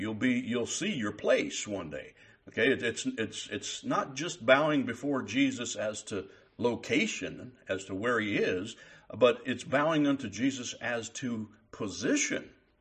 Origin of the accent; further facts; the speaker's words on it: United States; And I can tell you, as an American, I can tell you, citizens of the United States of America don't understand much about this idea of reverence and respect.